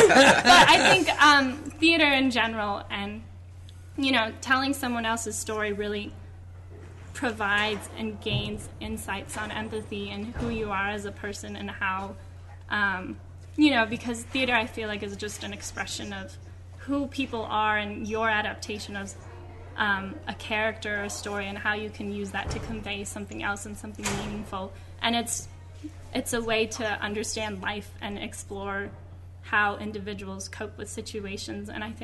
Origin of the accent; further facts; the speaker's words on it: Tucson, Arizona, United States; I'm from Tucson as well.